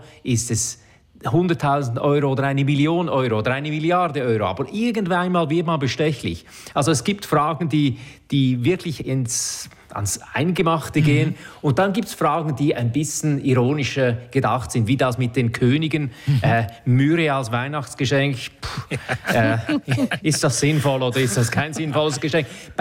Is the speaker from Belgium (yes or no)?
no; Central Switzerland, Switzerland; Ich bin aufgewachsen im Zentrum der Schweiz, urkatholisch, Innerschweiz.